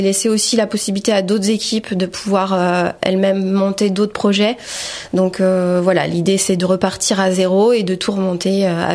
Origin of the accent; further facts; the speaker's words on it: Île-de-France, France; Donc moi, je suis d'Île-de-France